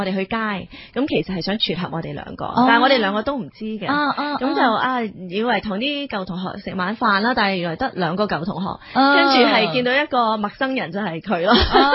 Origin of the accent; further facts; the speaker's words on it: California, United States; now in Hong Kong; 我喺美国长大啦，咁原来我老公都喺美国长大嘅，系亦都系加州。咁我哋其实读同一间大学，但系佢就系读 business， 我就系读broadcasting 嘅。咁我哋两个就系啦系啦，两个就回流咗翻香港工作啦。